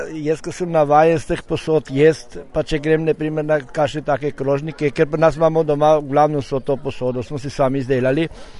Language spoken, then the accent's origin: Slovenian; Ribnica, Southeast Slovenia, Slovenia; prihajam iz Ribnice